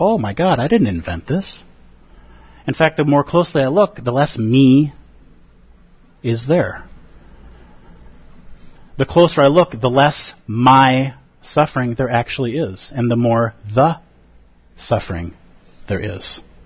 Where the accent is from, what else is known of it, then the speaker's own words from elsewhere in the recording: Golden Valley, Minnesota, United States; born there; So I'm born in Golden Valley, and so when I was born, I inherited that hospital bed.